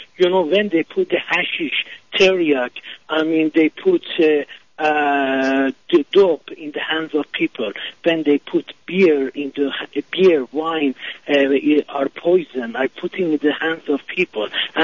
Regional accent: United States; Of course, yes. I'm Iranian American. Yes.

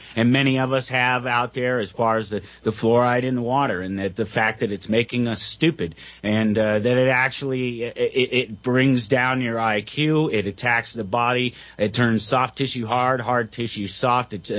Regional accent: Commerce City, Colorado, United States; That's where I grew up. I grew up in Commerce City, Colorado. It's an industrial city just north of the city of Denver.

